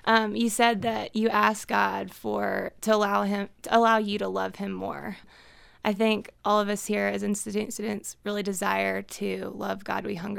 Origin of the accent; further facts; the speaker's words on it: Nashville, Tennessee, United States; I'm from Nashville, Tennessee.